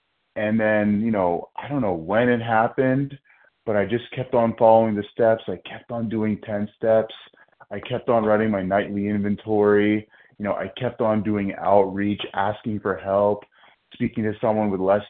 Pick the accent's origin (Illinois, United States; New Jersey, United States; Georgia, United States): New Jersey, United States; I'm from New Jersey, and I'm a grateful, recovered, compulsive overeater.